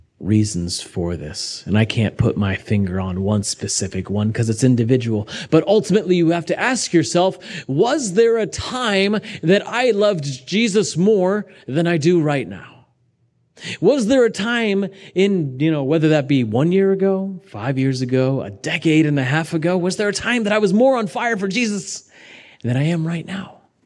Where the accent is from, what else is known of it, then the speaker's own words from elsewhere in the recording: Xenia, Ohio, United States; Growing up in the Midwest, there's probably a church on every single block.